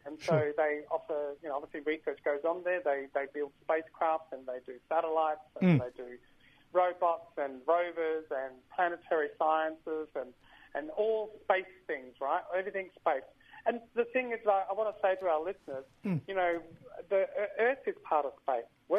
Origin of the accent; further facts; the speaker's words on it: Western Australia, Australia; now in East Coast, Australia; I'm a Noongar. I'm Wajak Baladong from Noongar country in Western Australia. But I got mob up to the Pilbara and I got mob to the Goldfields.